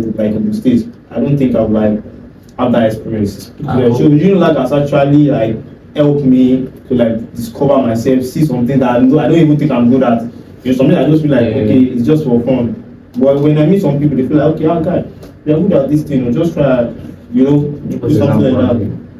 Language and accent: English; Ogun, Nigeria; also born or lived in Lagos; I'm from Ogun State. So I came all the way from Ogun State to school years in Lagos State.